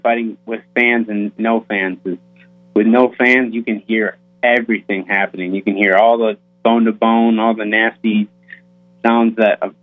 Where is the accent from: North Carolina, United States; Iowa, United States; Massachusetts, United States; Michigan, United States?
Michigan, United States; Well, growing up in Michigan, my favorite thing in the world to fish was freshwater steelhead.